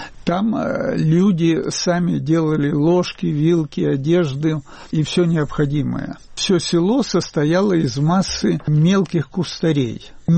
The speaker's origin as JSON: {"language": "Russian", "country": "Azerbaijan", "said": "Но поскольку отец мой азербайджанец, имя азербайджанское, то отказываться от этого я не собираюсь, не хочу."}